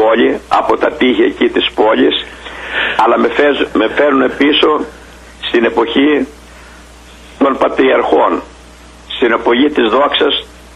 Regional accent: Greece; επειδή είμαι Έλληνας

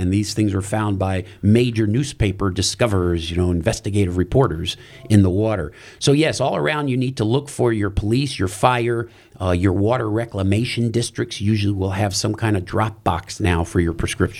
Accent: Aurora, Illinois, United States; Many communities around, including my hometown of Aurora, Illinois, have multiple drop sites.

